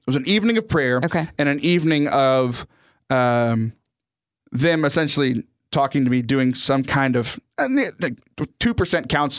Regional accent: Texas, United States; I'm from Southern Texas.

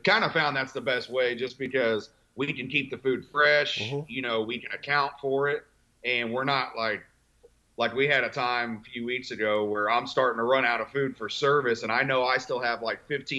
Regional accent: Kansas City, Missouri, United States; Kansas City's been great. You know, I mean, like, it's a real tight-knit kind of city and town.

